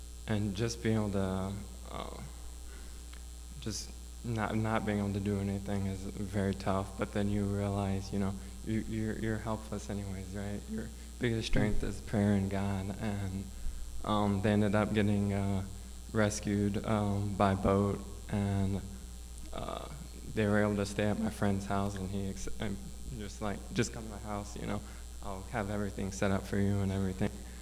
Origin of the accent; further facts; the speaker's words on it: Houston, Texas, United States; this year, Hurricane Harvey hit my hometown, Houston. And all my family and friends are there, or a lot of my family and friends.